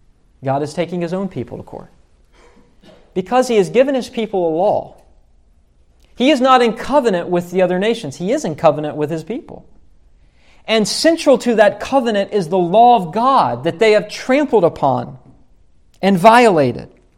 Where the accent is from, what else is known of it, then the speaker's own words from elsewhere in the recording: West Virginia, United States; This is one of the things I love about going back to my home state of West Virginia.